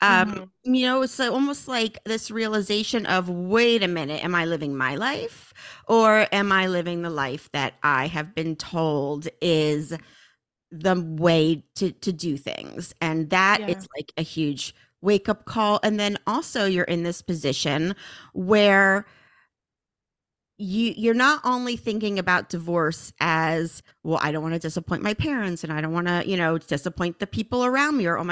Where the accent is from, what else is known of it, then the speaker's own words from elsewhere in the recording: Northeast, United States; you know, growing up in the Northeast and everything, I always kind of said that they were pretty progressive